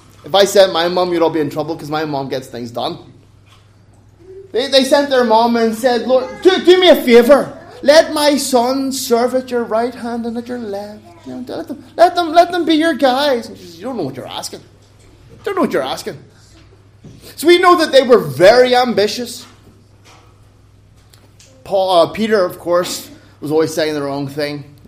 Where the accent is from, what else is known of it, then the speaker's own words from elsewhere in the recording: Ireland; I'm from Ireland. We don't speak Greek there.